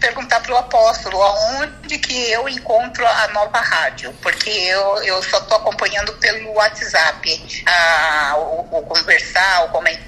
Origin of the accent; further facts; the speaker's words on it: São Paulo, Brazil; Eu estou no Rio de Janeiro, que eu sou de São Paulo.